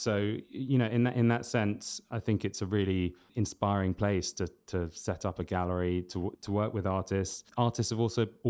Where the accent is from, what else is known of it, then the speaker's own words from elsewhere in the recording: London, United Kingdom; I grew up in London and it's where I've spent my entire life.